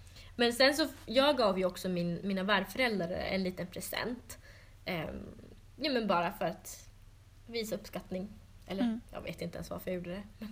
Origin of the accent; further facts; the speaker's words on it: Norrbotten County, Sweden; För jag tänkte, ja, men jag kommer ju ändå från Norrbotten.